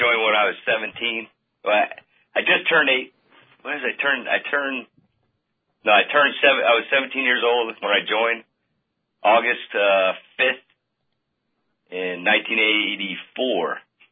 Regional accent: Omaha, Nebraska, United States; also born or lived in Ames, United States; I was born in Iowa, in Ames, Iowa, but raised pretty much in Nebraska from fifth grade on.

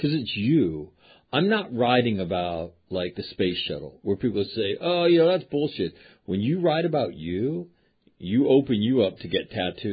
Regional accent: Guatemala; He's from Puerto Rico. I'm from Guatemala. He's from Honduras.

